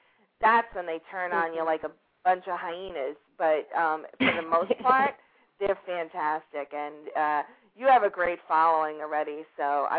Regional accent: New York, United States; I'm from New York, and that's where I'm from. I'm not talking like you just because you want me to.

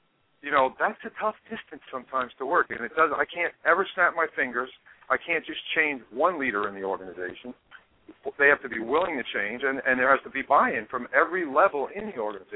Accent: New York, United States; but I'm a New Yorker.

